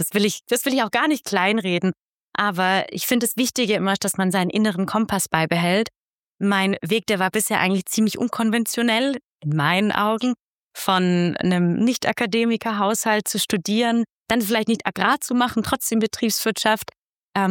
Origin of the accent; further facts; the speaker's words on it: Baden-Württemberg, Germany; Das habe ich auch ein bisschen als Schwäbin lernen müssen.